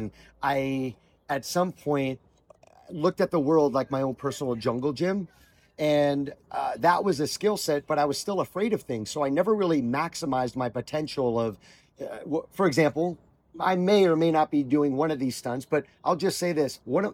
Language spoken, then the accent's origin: English; Florida, United States; so I grew up in South Florida and I was living in Tampa Bay, but where I got asked to compete was in Atlanta, Georgia.